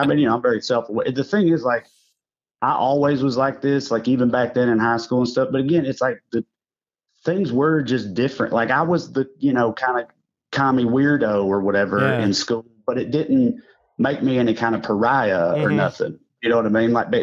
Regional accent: Salina, Tennessee, United States; no, in my hometown, it's called Salina, Tennessee.

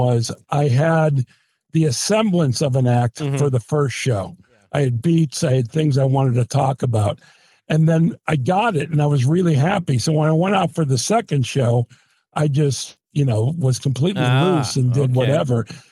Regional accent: Chicago, Illinois, United States; I'm from Chicago.

